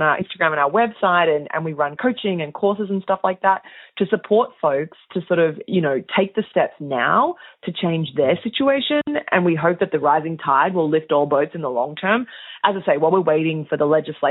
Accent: Australia; I'm Australian originally, hence my accent.

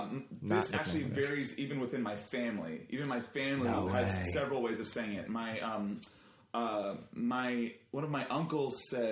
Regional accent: Sherman Oaks, California, United States; I grew up in the Valley, so I was kind of right between the two of them.

